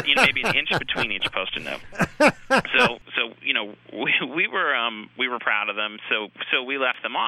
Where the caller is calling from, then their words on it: Narberth, Pennsylvania, United States; I'm calling from Narberth, Pennsylvania.